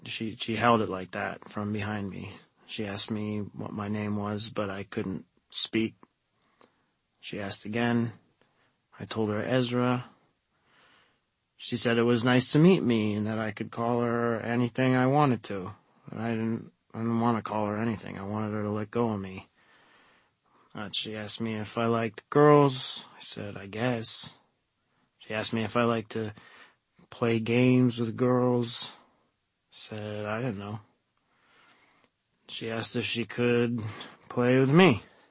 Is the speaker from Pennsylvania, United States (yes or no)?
yes; Warren, Pennsylvania, United States; I grew up in Warren, Pennsylvania. Lived in nice neighborhood. Middle class.